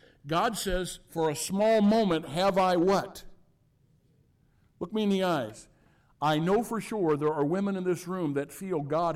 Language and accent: English; St. Louis, Missouri, United States; born there; I was born in St. Louis because they went over to a specialist, St. Louis Maternity Hospital